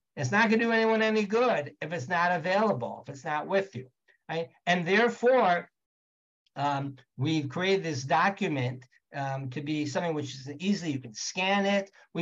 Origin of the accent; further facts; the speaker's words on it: Texas, United States; or my favorite, my home state, Texas, right